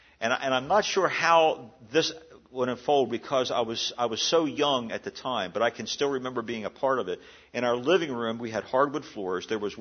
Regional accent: Hagerstown, Maryland, United States; I was thinking about something that happened there at the home that I grew up in Hagerstown, Maryland.

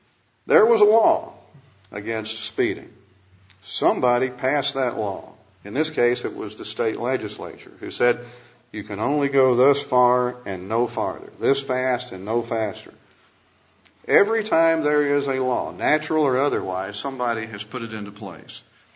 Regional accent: Kentucky, United States; And I said, man, I can't come back. I'm from Western Kentucky.

